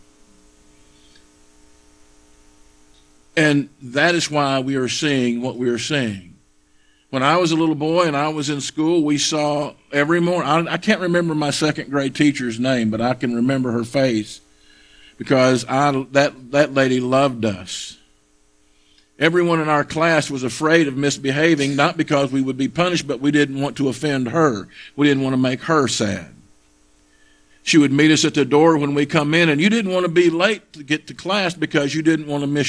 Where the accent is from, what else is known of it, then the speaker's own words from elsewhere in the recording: United States; That's the way I grew up in America. That was the school system that I grew up in.